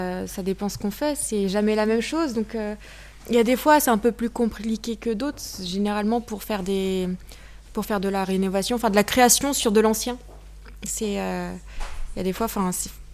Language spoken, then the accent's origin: French; Chérisy, Centre-Val de Loire, France; hein. J'ai 26 ans, puis je suis électricienne depuis quelques années maintenant. Je suis de Dreux, je suis de Cherizy juste à côté